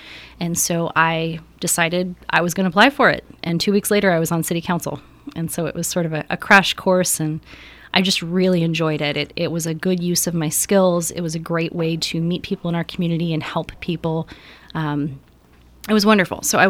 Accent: California, United States; So I grew up in a very, very small town, about 300 people, in a farming community just north of Sacramento in South Sutter County.

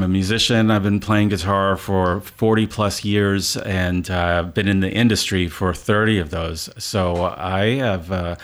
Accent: Manhattan, New York, United States; moved away as an adult; now in Boonville, United States; I'm born and raised in Manhattan, New York. I'm a native New Yorker.

